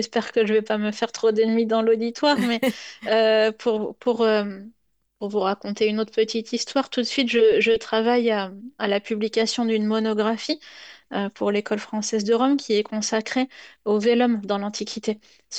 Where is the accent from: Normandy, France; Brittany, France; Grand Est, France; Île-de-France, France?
Normandy, France; Ben moi, je suis originaire de Normandie. J'ai fait mes études à l'université de Caen-Normandie